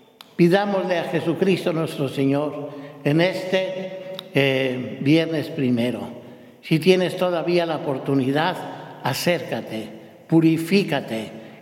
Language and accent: Spanish; Zamora, Michoacán, Mexico; Me acuerdo que en mi pueblo, o la ciudad ahora, de Zamora, Michoacán, en México